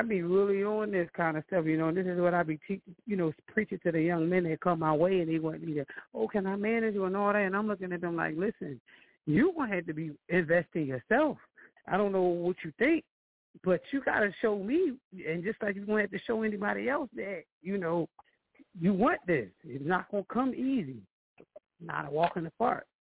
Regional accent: Philadelphia, Pennsylvania, United States; You know, me growing up in Philly, you know what I mean? I got the old school, the sound that I grew up

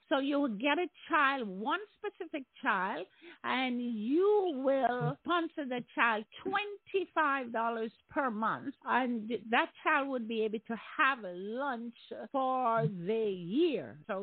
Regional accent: Jamaica; I'm a Jamaican, so, you know, I eat my H.

